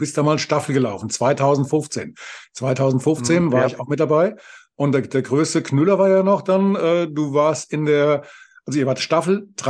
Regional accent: Bad Orb, Hesse, Germany; Also ich komme ja hier aus Bad Orb.

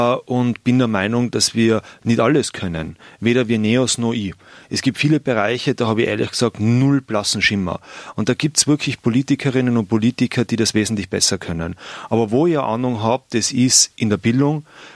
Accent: Tyrol, Austria; Weil es eine einmalige historische Chance bei uns in Tirol ist.

